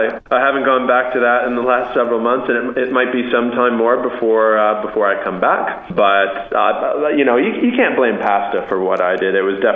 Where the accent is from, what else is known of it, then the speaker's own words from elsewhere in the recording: Canada; born there; in my defense, you know, I'm obviously Canadian born.